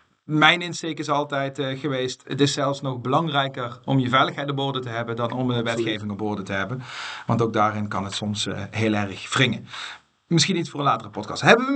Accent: Limburg, Netherlands; We zijn Limburgers, we blijven Limburgers

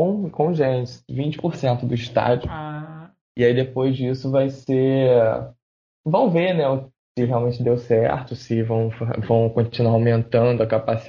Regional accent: Rio de Janeiro, Brazil; É, eu sou do Rio de Janeiro. Uhum. Sempre morei aqui, então o sotaque vai ser bem puxado.

